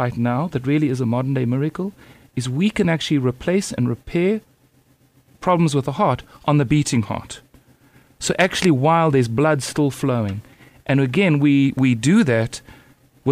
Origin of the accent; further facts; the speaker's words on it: South Africa; now in United States; I grew up and trained in South Africa where we're not fortunate enough to have all the technology that is available